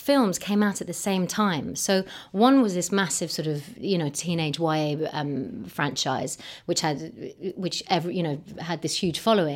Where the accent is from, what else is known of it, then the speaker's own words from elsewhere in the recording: England, United Kingdom; Like, I'm nobody from England and, you know, who's this kid?